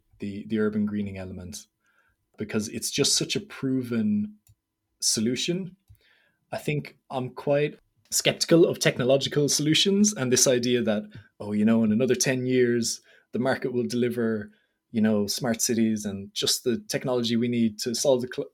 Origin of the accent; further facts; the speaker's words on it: Ireland; quite, I guess, important to me as an Irish person